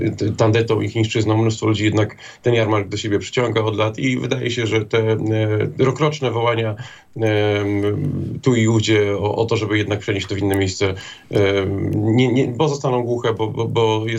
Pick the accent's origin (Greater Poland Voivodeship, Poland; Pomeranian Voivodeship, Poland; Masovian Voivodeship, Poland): Pomeranian Voivodeship, Poland; Gdynia; Jako gdynianin nie poczuwam się do urządzania gdańszczanom jarmarku dominikańskiego